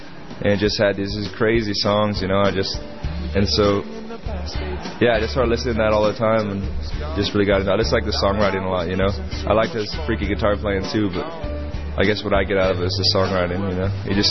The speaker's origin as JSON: {"language": "English", "region": "Hawaii", "country": "United States", "tie": "born or raised there", "said": "And growing up in Hawaii, it's kind of, you know, people start surfing."}